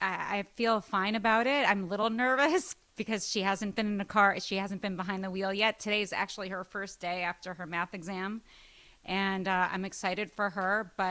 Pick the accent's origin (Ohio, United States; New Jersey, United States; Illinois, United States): Ohio, United States; Shaker Heights; I grew up in Shaker Heights. I was pulled over a few times.